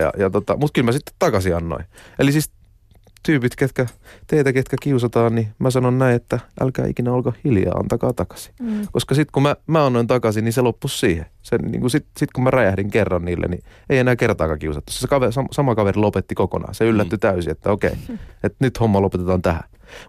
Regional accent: Turku, Southwest Finland, Finland; en mä kyllä sitä ajattele, että nyt mä oon Varissuolta

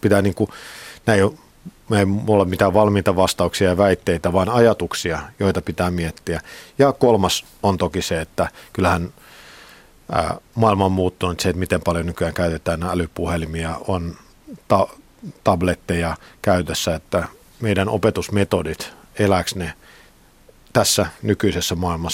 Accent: Helsinki, Uusimaa, Finland; mä oon itse Länsi-Pasilasta kotoisin

